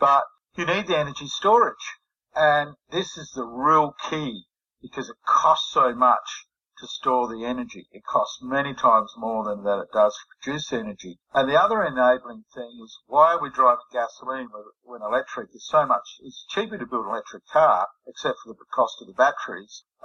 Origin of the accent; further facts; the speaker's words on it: South Australia, Australia; my home state in Australia, South Australia